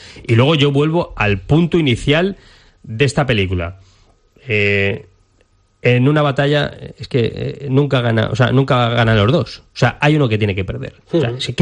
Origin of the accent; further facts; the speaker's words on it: Valencia, Valencian Community, Spain; soy ciudadano de Valencia